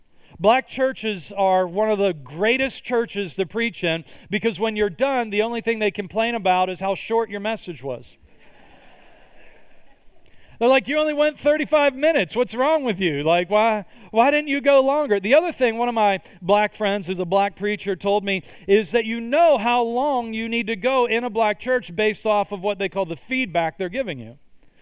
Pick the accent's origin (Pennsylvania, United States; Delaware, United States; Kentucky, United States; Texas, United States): Pennsylvania, United States; Pittsburgh; I grew up in Pittsburgh, Pennsylvania. Pittsburgh has a population that is about 1/3 black.